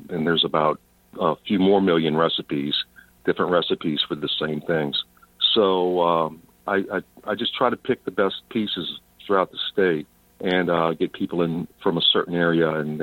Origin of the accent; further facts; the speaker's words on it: Louisiana, United States; But anyway, I was very fortunate growing up in South Louisiana in that my father worked for an oil refinery, Texaco oil refinery, and we moved around a lot along the Gulf Coast.